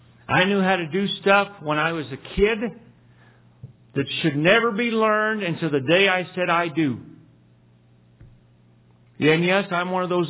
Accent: Texas, United States; I'm dumb. I'm from Texas.

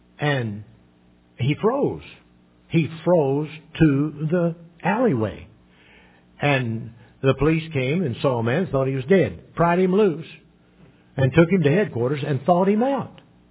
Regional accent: Evansville, Indiana, United States; I'm from Evansville, Indiana. Evansville, Indiana is famous for one thing as far as I'm concerned.

